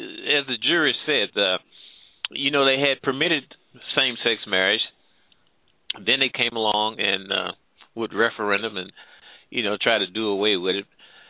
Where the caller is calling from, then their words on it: Midwest, United States; Patrick, I'm calling from the Midwest.